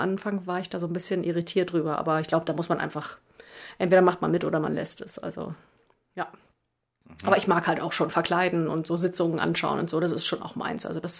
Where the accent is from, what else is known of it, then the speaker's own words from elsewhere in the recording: East Germany, Germany; now in West Germany; Also ich bin ja erst seit ein paar Jahren hier im Westen. Ich komme ja aus dem Osten und bin so eine kleine Ostmaus.